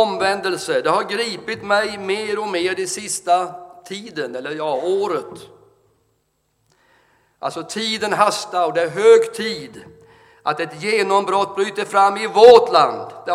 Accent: Ullared, Halland County, Sweden; born there; att de fick stanna i Ullared och gå in på distriktsläkarmottagningen där, och där föddes jag.

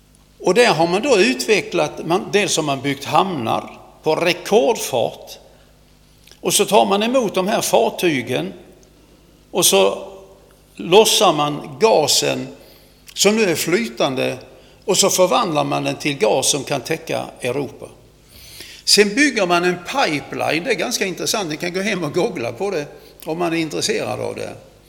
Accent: Skåne, Sweden; jag kommer från Skåne, men för några år sedan så kallade man oss som bodde i Skåne för danskar. För vi tillhörde Danmark.

